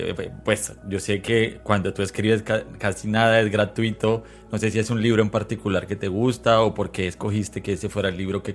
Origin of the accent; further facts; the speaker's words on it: Colombia; como colombiano no podía dejar de pasar dos detalles